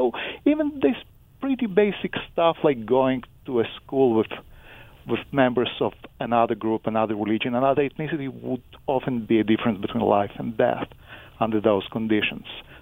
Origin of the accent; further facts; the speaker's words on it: Israel; also born or lived in Eastern Europe; I'm Jewish. I was born in Eastern Europe. Some of my grandparents were Holocaust survivors. I grew up in Israel, where there was also a lot of political violence.